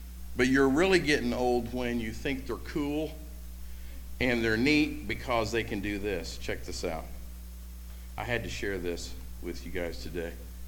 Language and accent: English; Beech Grove, Indiana, United States; I grew up in Beech Grove on 17 Angela Court.